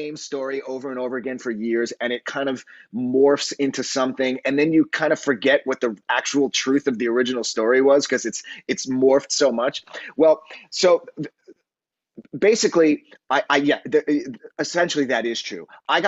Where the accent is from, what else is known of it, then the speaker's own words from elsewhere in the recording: New York City, New York, United States; I grew up on Long Island and in New York City, and I played in rock bands